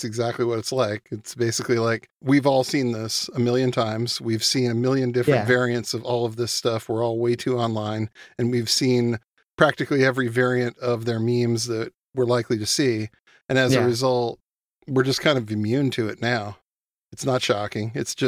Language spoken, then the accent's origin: English; Spokane, Washington, United States; I'm from Spokane, Washington, which is a place that you mentioned in your book. And you've been there. You kind of have an idea of what the place is like. That's where I grew up.